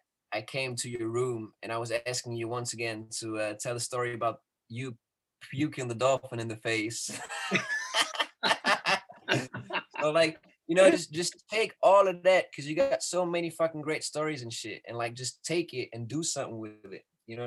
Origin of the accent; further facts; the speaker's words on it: Hamburg, Germany; I'm actually going back to my hometown in Germany, I guess, which is Hamburg City, which is up north. You know, where the weather is all bad and gray and rainy